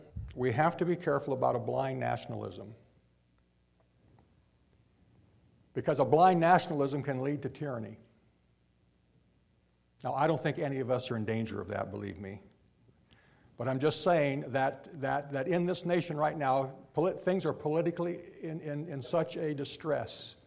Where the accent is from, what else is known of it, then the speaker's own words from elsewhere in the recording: United States; born there; I'm patriotic. I'm thankful that I was born in America.